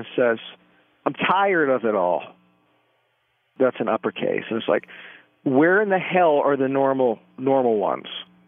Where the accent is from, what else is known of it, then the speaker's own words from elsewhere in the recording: Maryland, United States; I'm not from New York. I'm from Maryland. And, you know, women in Maryland are not, you know, they say what they need to say and then they shut up and they listen and that's it.